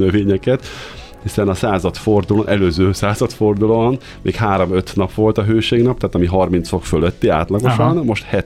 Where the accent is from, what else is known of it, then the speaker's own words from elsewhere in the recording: Cegléd, Pest, Hungary; én itt ceglédi vagyok, mert a gyerekkoromban is azért meleg volt